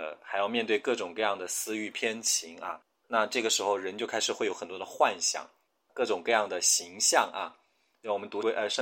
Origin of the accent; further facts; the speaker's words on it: China; 我们中国人有一个词叫饮鸩止渴啊，